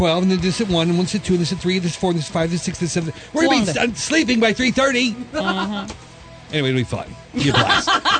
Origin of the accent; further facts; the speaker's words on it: Indiana, United States; drive down to Evansville, 30 miles away from my hometown. I lived up in Princeton.